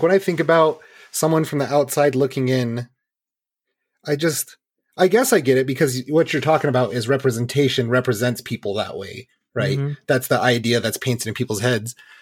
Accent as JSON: {"language": "English", "town": "White River", "region": "Arizona", "country": "United States", "tie": "born or raised there", "said": "Yeah, no, I grew up here in White River on the reservation."}